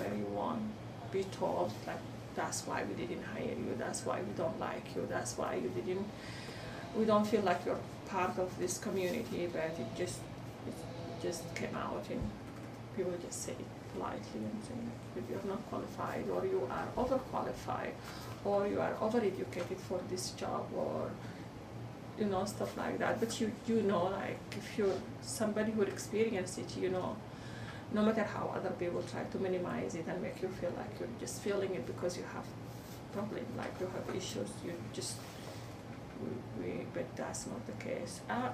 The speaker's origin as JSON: {"language": "English", "country": "Sudan", "tie": "born or raised there", "moved": "as an adult", "lives_now": "Canada", "said": "I lived my first 27 years in Sudan, like my home country, and everybody is black, right? And … the Sudanese person. So I came to Canada, and I was I came as a refugee"}